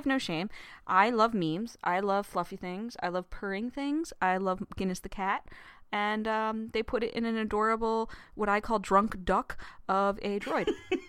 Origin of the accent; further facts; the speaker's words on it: Antwerp, Flanders, Belgium; So, I recently went to Antwerp to visit my mother, go back to my hometown where I was born